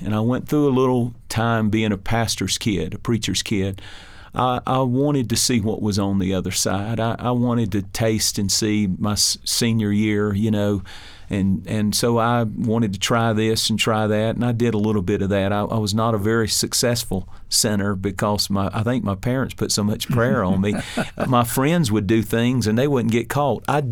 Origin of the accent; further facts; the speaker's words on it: North Carolina, United States; You know, I'm from Eastern North Carolina. I lived in a cornfield. My parents lived there for a while.